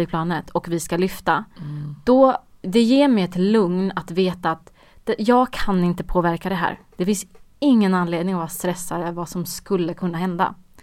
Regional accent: Uddevalla, Västra Götaland County, Sweden; Även fast vi är från Uddevalla liksom.

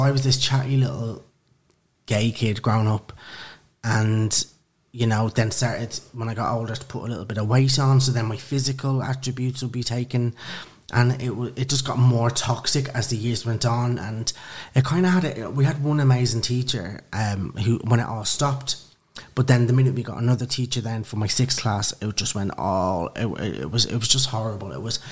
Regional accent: Dublin, Leinster, Ireland; moved away as an adult; now in London, United Kingdom; I'm originally from Dublin, Kilmana and Lucan.

